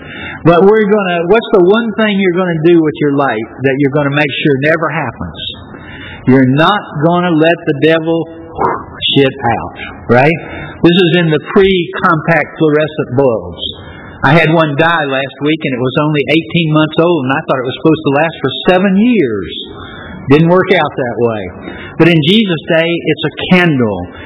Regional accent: the South, United States; Of course, we grew up in the South, and we grew up with fried food, and we grew up with salt

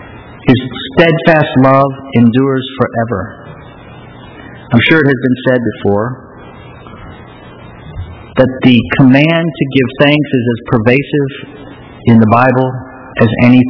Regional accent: St. Louis, Missouri, United States; I grew up Baptist. And the Baptist that I grew up with, which I come from St. Louis, Missouri, as you know, did not really practice the liturgical calendar very much

